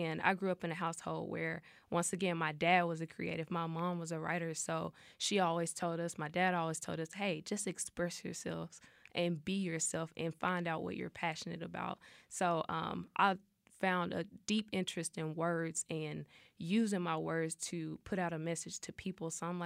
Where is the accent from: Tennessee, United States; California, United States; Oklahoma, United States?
Tennessee, United States; Memphis; born there; So, I was born in Memphis, Tennessee. So, I mean, the musical background there, the art background is just amazing and explosive.